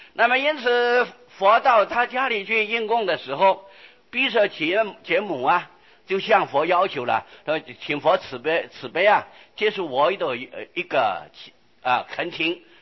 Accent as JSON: {"language": "Chinese", "country": "Taiwan", "said": "在我们台湾的习惯呢、啊，差不多家家户户都有洗澡场啊，"}